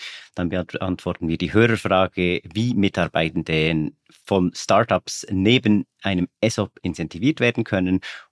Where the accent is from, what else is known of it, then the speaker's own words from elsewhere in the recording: Bern, Switzerland; Als Berner ist es einfach ein Heimspiel